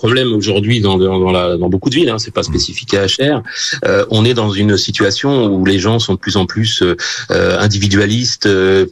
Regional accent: Sartrouville, Île-de-France, France; J'ai grandi à la Cité des Indes. Bon, voilà, la Cité des Indes, elle est dans un coin au fin fond de Sartrouville.

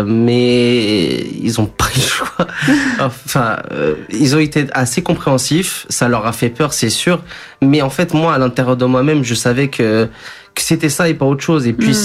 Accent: Portugal; born there; first language Portuguese; French is a second language; je suis d'origine brésilienne. Je suis né au Portugal, donc directement la première langue qui est venue en moi, que j'ai appris à comprendre, à lire, à écrire, c'était le portugais.

